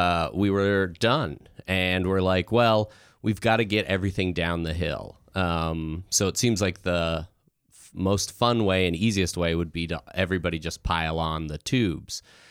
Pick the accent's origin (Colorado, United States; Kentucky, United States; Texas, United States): Colorado, United States; Idaho Springs; I'm from Colorado. I grew up in Idaho Springs, which is like 30 minutes east of Loveland ski area.